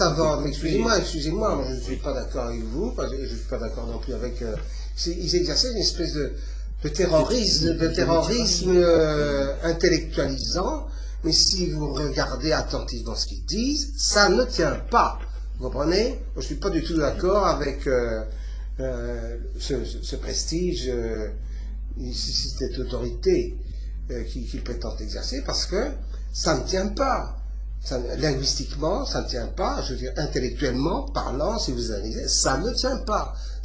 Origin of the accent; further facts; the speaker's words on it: Belgium; Parce que je suis un Belge avec les pieds sur terre.